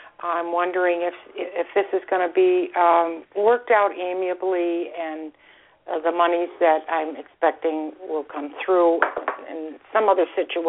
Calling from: Florida, United States; I'm calling from Florida.

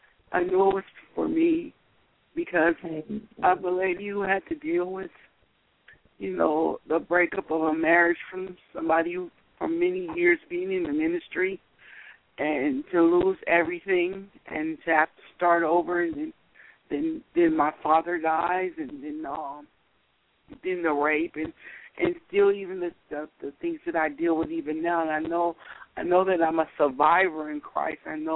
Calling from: Oakland, California, United States; I'm calling from Oakland, California.

